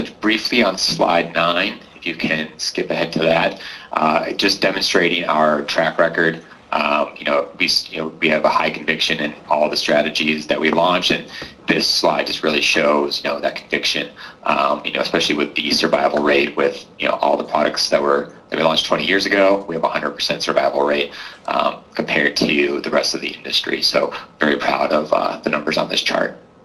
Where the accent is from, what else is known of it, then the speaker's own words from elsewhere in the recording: Racine, Wisconsin, United States; but I'm actually from Wisconsin, just down the road in Racine.